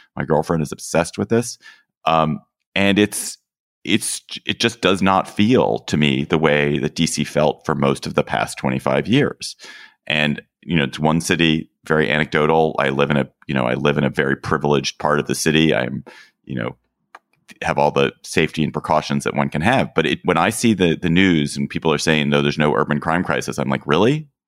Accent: Washington, District of Columbia, United States; There was a House member carjacked this week here in my hometown of Washington, D.C.

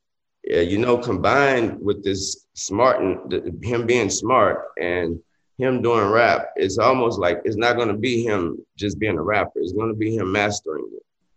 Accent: New Orleans, Louisiana, United States; I grew up in New Orleans. I grew up in New Orleans.

